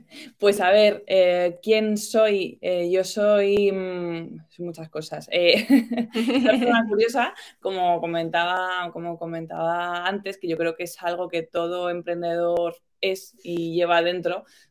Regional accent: Sevilla, Andalusia, Spain; born there; also born or lived in Santander / Madrid; yo nací en Sevilla, pero luego viví en Santander y luego me fui a estudiar a Madrid.

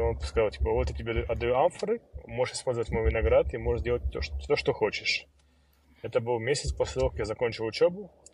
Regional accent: Georgia; also born or lived in Russia; now in Portugal; Я грузин. Но большинство жизни я прожил в России, частично в Грузии.

